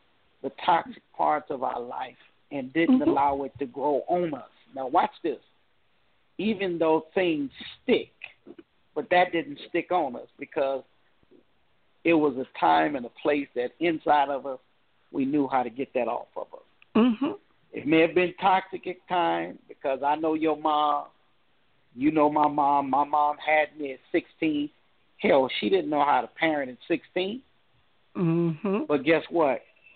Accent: Compton, California, United States; And I never forget, they all asked me, where are you, where did you grow up? And I said, Compton.

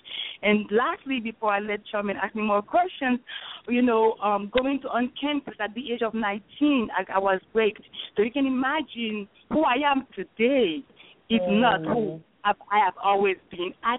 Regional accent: Haiti; Growing up in Haiti, I've witnessed and experienced poverty.

